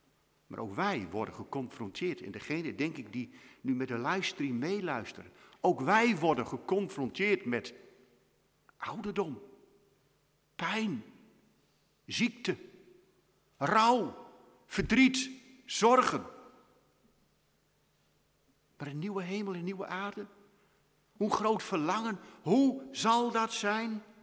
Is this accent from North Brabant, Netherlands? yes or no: no; Winschoten, Groningen, Netherlands; ik praat net over Winschoten, waar ik vandaan kom.